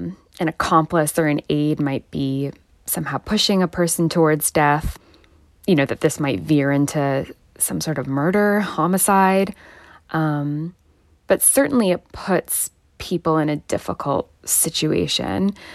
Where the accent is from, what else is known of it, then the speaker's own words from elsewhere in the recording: Toronto, Ontario, Canada; you're reaching me in my hometown of Toronto, Canada today.